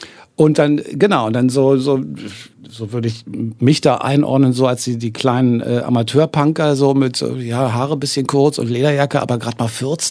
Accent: Berlin, Germany; Ich komme ja aus Nord-Berlin.

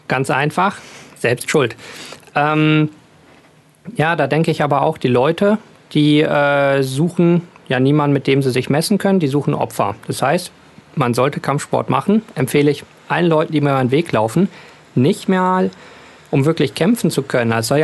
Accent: North Rhine-Westphalia, Germany; ich komme ja aus dem Ruhrgebiet

